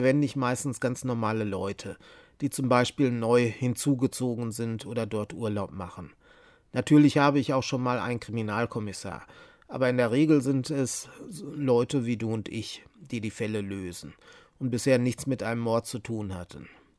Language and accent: German; Menden, North Rhine-Westphalia, Germany; Ich versuche immer, wo es mal passt, meine Heimatstadt Menden unterzubringen.